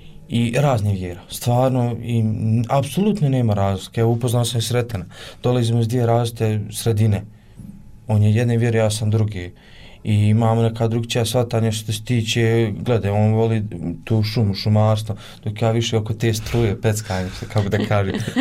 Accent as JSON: {"language": "Bosnian", "town": "Gornji Vakuf-Uskoplje", "region": "Federation of Bosnia and Herzegovina", "country": "Bosnia & Herzegovina", "said": "Dolazim iz Gornjeg Vakufa Uskoplje."}